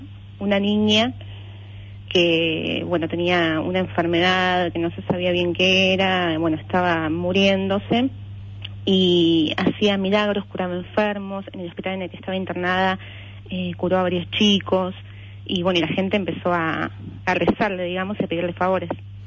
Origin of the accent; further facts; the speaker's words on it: Wilde, Buenos Aires Province, Argentina; Crecí en Wilde, sí.